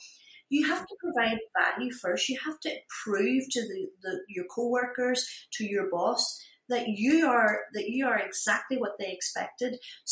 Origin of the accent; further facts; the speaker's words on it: Ireland; I'm Irish. You know, you have to earn it.